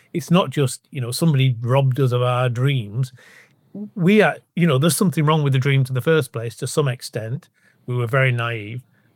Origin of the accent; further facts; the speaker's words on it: Bolton, North West England, United Kingdom; From Bolton, really. I mean, I'd spent a lot of time in Manchester, which is both, you know, 10 miles and a million miles from Manchester. But just up the road. That's where I'm from originally.